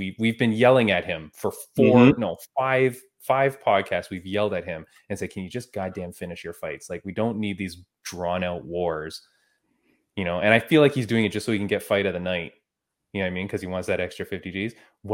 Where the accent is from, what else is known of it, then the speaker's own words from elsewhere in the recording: Canada; we're Canadian